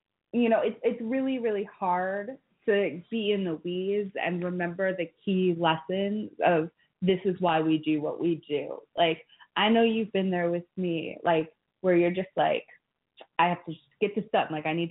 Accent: Washington, District of Columbia, United States; I know that's got to do with the fact that I'm from Washington, D.C., and we don't actually have representation for real.

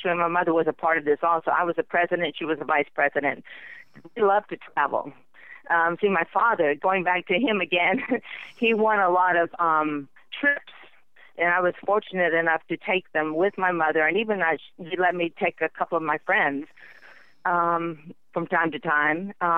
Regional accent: Memphis, Tennessee, United States; born there; Okay, I was born in Memphis, Tennessee, at Baptist Hospital

